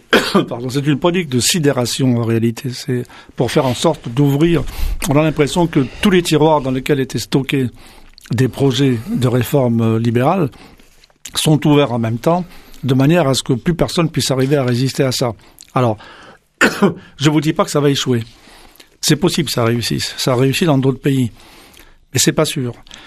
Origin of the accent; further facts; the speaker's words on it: France; l'essentiel chez nous en France, ce qui compte, c'est le premier tour de l'élection